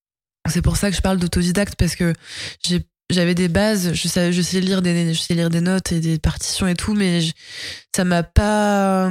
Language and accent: French; Colombes, Île-de-France, France; Il se trouve qu'il y avait une école de musique dans la commune où j'ai grandi, à Colombes, dans les Hauts-de-Seine.